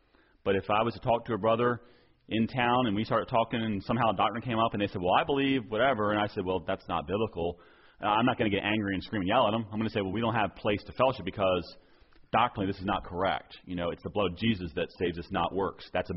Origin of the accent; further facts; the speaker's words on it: Southern United States, United States; My wife and I grew up in churches in the South